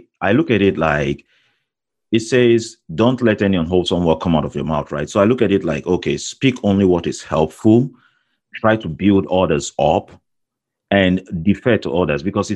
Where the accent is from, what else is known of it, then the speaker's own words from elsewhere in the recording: Nigeria; moved away; guys that I grew up with back in Nigeria.